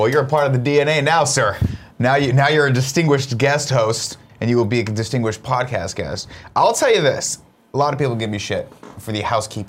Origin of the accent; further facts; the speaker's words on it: San Bernardino, California, United States; I go, oh, that's my hometown. That's where I'm from.